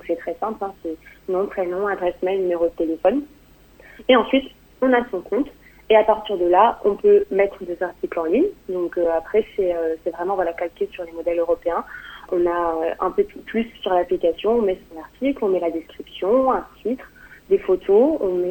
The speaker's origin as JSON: {"language": "French", "country": "New Caledonia", "said": "je suis calédonienne, je fais mes études en métropole et je suis rentrée en fin d'année dernière."}